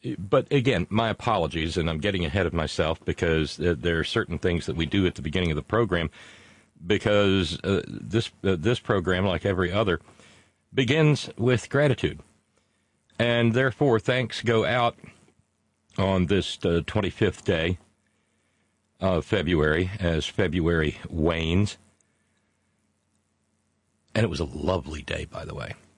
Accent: Alabama, United States; the marinade from where I grew up in Alabama.

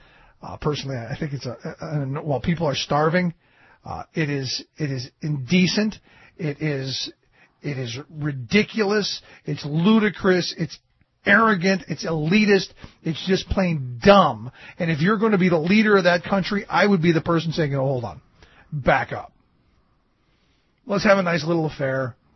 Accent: United States; And I guess it's just that I'm American and I don't get the whole royal wedding thing.

